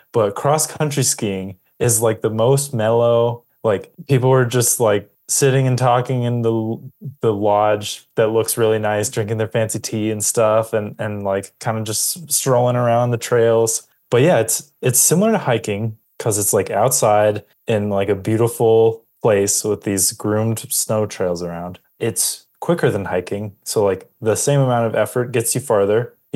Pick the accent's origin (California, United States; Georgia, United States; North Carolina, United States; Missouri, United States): California, United States; Los Angeles; Like, I grew up in Los Angeles. We've been here for like 3 weeks. This is the most winter I've experienced in my entire life